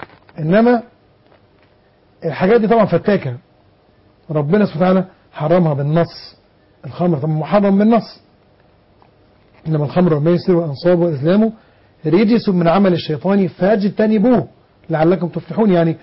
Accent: Egypt; عندنا في مصر

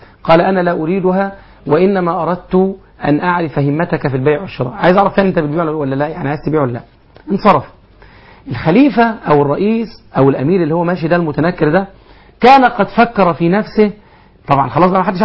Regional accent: Egypt; وبدات عندنا في مصر دلوقتي تلاقي راكب عربية ومعلق عليها فور سيل للبيع.

